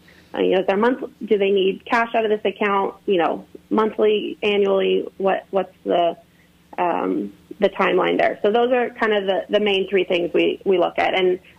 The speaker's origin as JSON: {"language": "English", "region": "Hawaii", "country": "United States", "tie": "born or raised there", "lives_now": "San Luis Obispo, United States", "said": "but I grew up in Hawaii. I grew up on a cattle ranch, on the Big Island. So I had an ag background and I wanted to be in agriculture."}